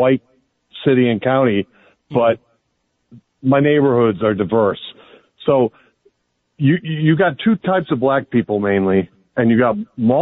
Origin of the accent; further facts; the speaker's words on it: Chicago, Illinois, United States; also born or lived in New England; I grew up in Chicago, spent time in New England. Now I'm in Florida.